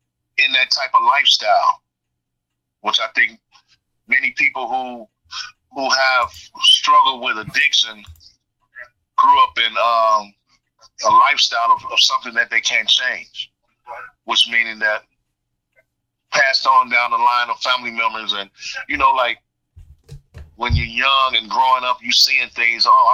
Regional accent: Chicago, Illinois, United States; now in California, United States; Well, first of all … Born and raised in Chicago, Illinois. Landed out in California, November 13, 2018.

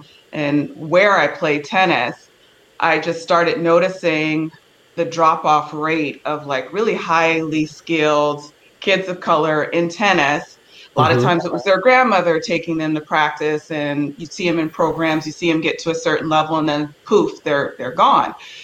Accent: Los Angeles, California, United States; And I myself, I grew up in Los Angeles and the suburbs, so I like to keep a little bougie-ness involved at all times

